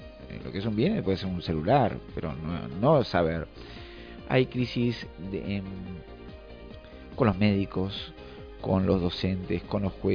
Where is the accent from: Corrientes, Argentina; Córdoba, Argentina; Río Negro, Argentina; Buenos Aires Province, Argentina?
Buenos Aires Province, Argentina; Tandil; Yo me acuerdo cuando yo vengo de Tandil, y en Tandil yo vengo de una familia súper estereotipada